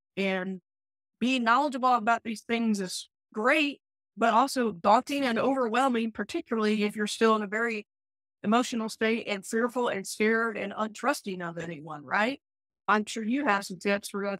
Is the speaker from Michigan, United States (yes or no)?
no; Tennessee, United States; moved away as an adult; also born or lived in North Carolina; You know, I'm from Tennessee originally, but I've lived in North Carolina since I was 18.